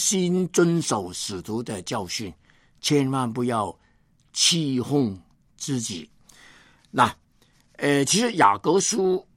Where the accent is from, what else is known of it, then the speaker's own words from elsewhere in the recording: China; 那么在新年当中，我们中国人的文化很迷信，在我们的门窗贴上很多的福字